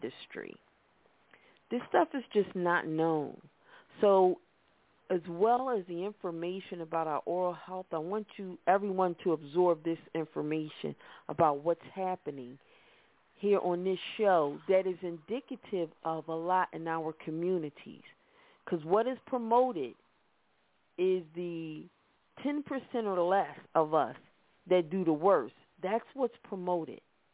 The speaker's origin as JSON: {"language": "English", "town": "Philadelphia", "region": "Pennsylvania", "country": "United States", "said": "We're from Philadelphia."}